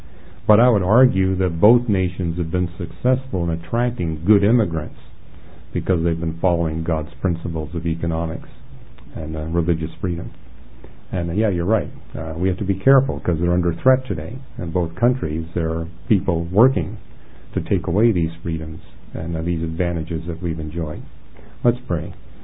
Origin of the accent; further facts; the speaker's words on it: Canada; You know, I came from Canada, and Canada also, like the United States, has a huge influx of immigrants.